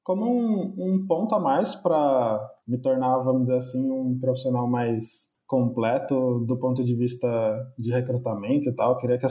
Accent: São Paulo, Brazil; Eu sou de São Paulo, né?

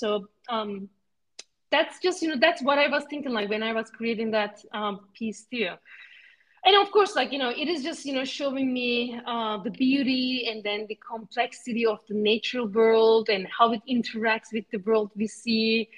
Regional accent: Istanbul, Turkey; English is a second language; it's a really nice city and I'm from Istanbul. I grew up there.

